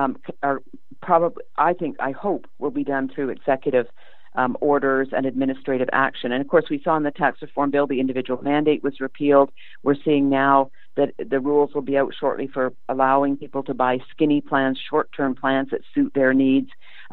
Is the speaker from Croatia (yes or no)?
no; Canada; I'm a Canadian. I grew up under a single payer.